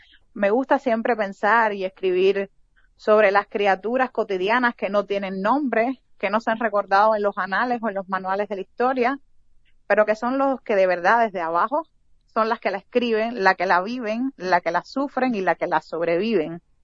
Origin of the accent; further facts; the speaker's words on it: Cuba; quienes somos cubanos, para que vivimos allá ya más de 2 años